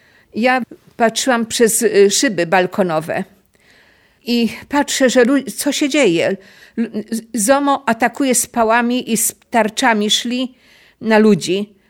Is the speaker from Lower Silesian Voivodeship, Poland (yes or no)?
no; Radom, Masovian Voivodeship, Poland; Ja i mój mąż, no i potem nasze dzieci, urodziliśmy się wszyscy w Radomiu. Radom był naszą kolebką.